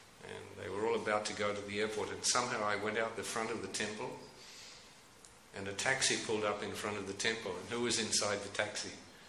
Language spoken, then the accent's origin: English; Melbourne, Victoria, Australia; I come from Melbourne originally, and I was one of the devotees who was involved in building this temple.